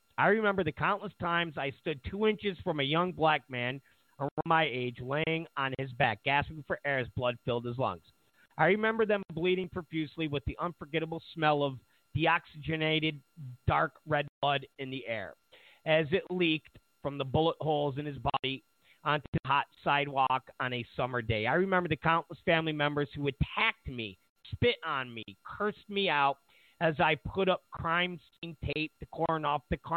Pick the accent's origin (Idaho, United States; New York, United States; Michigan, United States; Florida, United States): New York, United States; New York City; Here I am, a young African-American born and raised in Brooklyn, New York, wanting to be a cop.